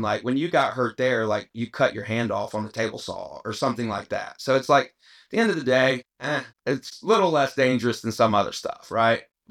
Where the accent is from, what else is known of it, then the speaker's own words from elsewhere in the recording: Atlanta, Georgia, United States; Grew up as an only child. My dad owned a commercial cabinet company, and I'm from Atlanta.